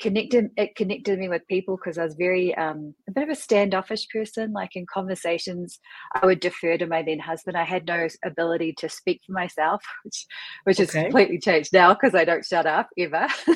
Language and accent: English; New Zealand; So I'm originally from New Zealand.